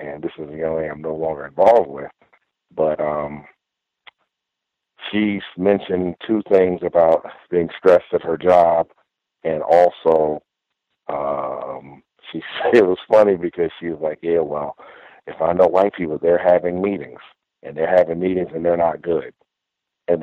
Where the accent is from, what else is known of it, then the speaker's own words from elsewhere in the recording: New York City, New York, United States; a lot of black males that I know growing up in New York City and just in a lot of different urban areas